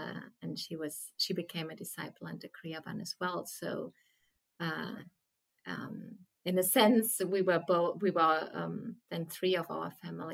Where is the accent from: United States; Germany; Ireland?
Germany; English is a second language; And originally I'm from Germany.